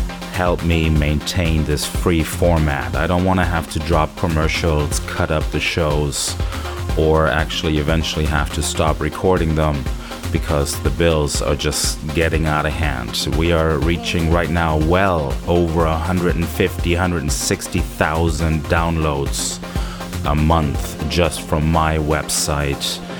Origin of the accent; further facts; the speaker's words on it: Cuxhaven, Lower Saxony, Germany; Still traveling in Europe, back in Cuxhaven, my hometown, sitting in a hotel room recording Deeper Shades of House show 341.